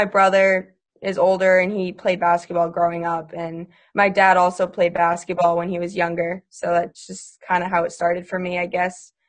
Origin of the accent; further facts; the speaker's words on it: Wilton, United States; In my district, there's a lot of different towns. So a lot of people did it by towns. So I'm from Wilton. So we called it the Wilton crew.